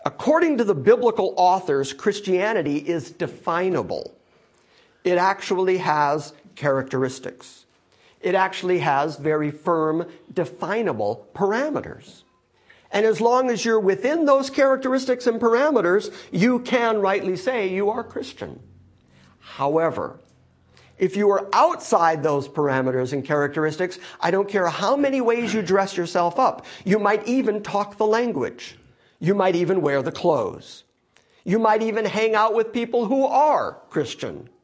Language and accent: English; Ireland; because I'm Irish.